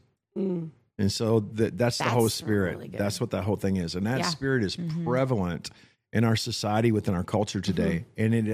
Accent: Texas, United States; I'm from Johnson County, Texas.

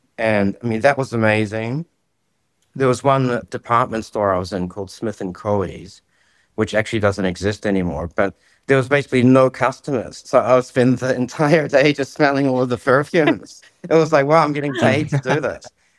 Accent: North Island, New Zealand; I'm from the North Island, which is actually subtropical.

